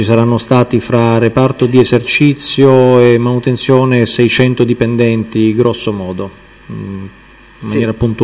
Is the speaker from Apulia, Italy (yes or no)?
yes; Taranto, Apulia, Italy; born there; Sì, vivo a Taranto, sono nato a Taranto.